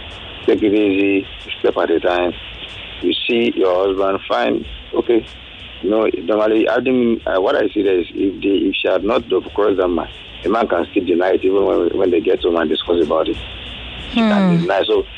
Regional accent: Nigeria; Oh, I see. No problem. I'm a Nigerian also.

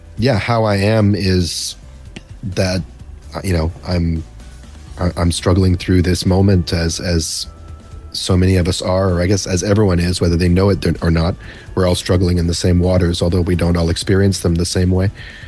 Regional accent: Vancouver, British Columbia, Canada; now in United States; I was born in Vancouver, raised there, but I've lived a good part of my adult life in the States.

